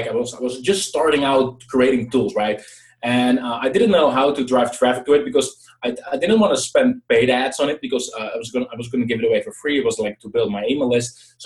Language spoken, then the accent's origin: English; Netherlands; well, obviously, I'm from the Netherlands, hence the name, right?